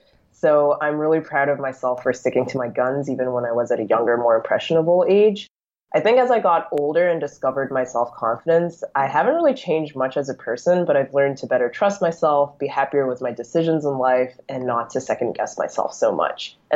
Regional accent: Hong Kong; also born or lived in New York City, United States; I'm ethnically half Hong Kong Chinese and half Belgian. I grew up in Hong Kong, and I had always attended British international schools. And then I moved to New York City when I was 17 and moved back to Hong Kong at age 27

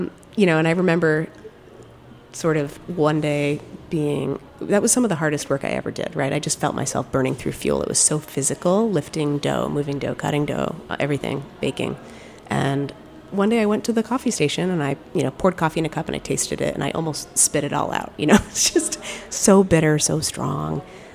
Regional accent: Connecticut, United States; also born or lived in Massachusetts; I grew up in sort of half between Connecticut and Cape Cod.

